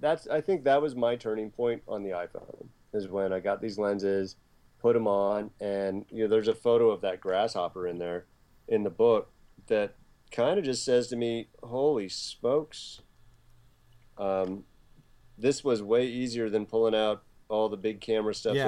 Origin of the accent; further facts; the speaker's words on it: Ireland; because I'm an Irish guy and I loved it.